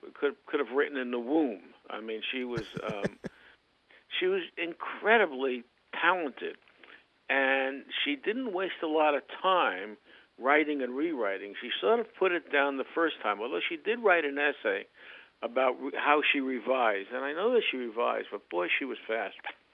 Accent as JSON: {"language": "English", "town": "New York City", "region": "New York", "country": "United States", "tie": "born or raised there", "said": "I always wanted to be a columnist because I grew up in New York City reading the columnists in the New York Post"}